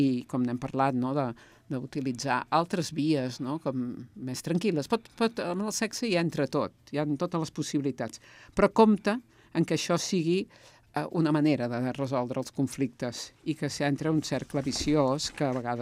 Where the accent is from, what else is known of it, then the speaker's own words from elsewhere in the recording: Manresa, Catalonia, Spain; jo soc de Manresa.